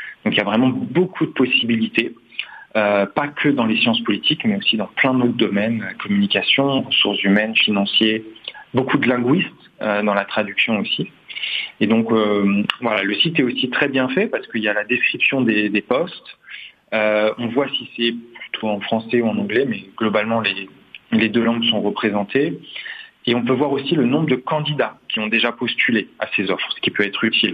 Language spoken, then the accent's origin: French; Limoges, Nouvelle-Aquitaine, France; je suis né à Limoges, j'ai été lycéen au lycée Gay-Lussac, à Limoges